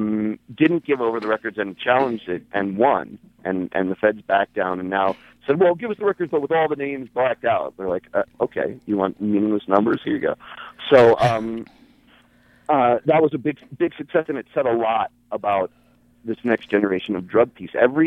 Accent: New York, United States; I live in the real world. I come from New York.

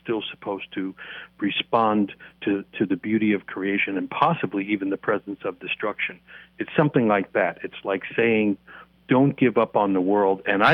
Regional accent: New York City, New York, United States; you know, I grew up in New York City, and I live inside stories.

